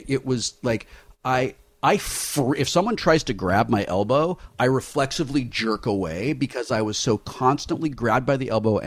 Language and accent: English; California, United States; You know, we're from Southern California.